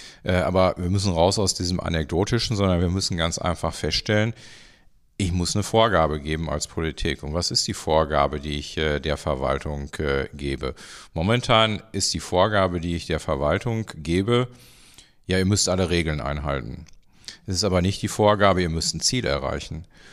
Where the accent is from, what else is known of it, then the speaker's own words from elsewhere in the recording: North Rhine-Westphalia, Germany; ich komme aus Nordrhein-Westfalen